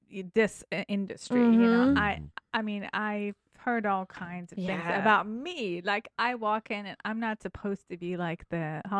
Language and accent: English; Tehran, Tehran Province, Iran; English is a second language; I was born and raised in Iran, Tehran.